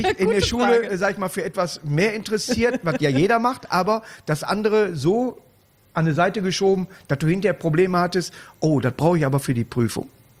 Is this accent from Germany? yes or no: yes; Königswinter, North Rhine-Westphalia, Germany; Ich trinke hier nochmal aus meiner Heimatstadt Königwinter.